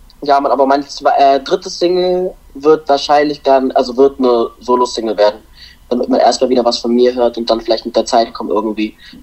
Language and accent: German; Mainz, Rhineland-Palatinate, Germany; also aus dem Bezirk, wo ich herkomme, also Mainz, aus Wiesbaden